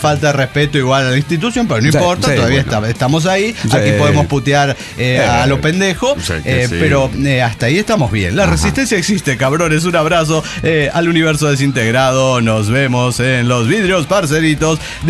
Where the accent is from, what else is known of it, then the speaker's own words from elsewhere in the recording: Nicaragua; Y con la situación que se vive en mi país, hablamos de Nicaragua.